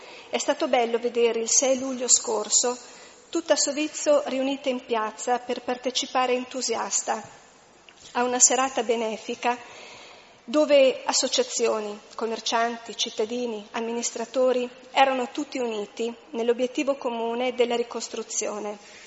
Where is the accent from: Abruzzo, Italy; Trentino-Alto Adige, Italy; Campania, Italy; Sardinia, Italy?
Abruzzo, Italy; Chieti; born there; io sono nata a Chieti e quindi l'Abruzzo è una delle due metà che compongono la mia vita.